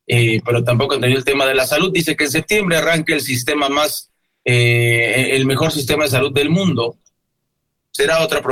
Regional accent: Mexico; no solo como periodista, sino como persona, como mexicano, sí tengo la duda.

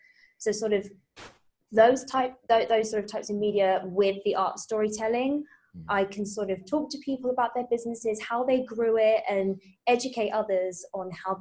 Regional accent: United Kingdom; Well, British, so I'm not drinking tea.

